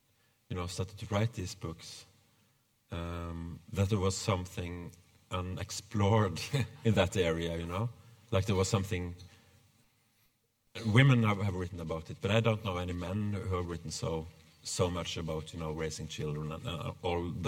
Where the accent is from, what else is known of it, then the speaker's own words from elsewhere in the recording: Norway; now in Sweden; I came from Norway and I went to Sweden and I didn't know anyone.